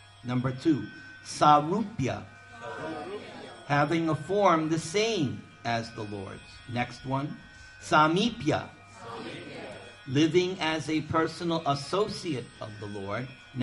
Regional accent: New York, United States; I know, I'm from New York. It smells like hell.

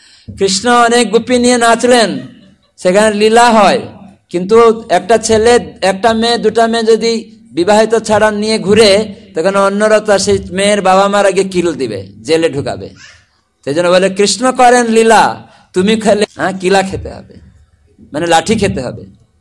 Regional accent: West Bengal, India; আমরা ভারতের লোকেরা, বাংলার ছেলেমেয়েরা বাংলা ভুলে, সংস্কৃতি ভুলে ইংরাজি দিকে দৌড়াচ্ছে

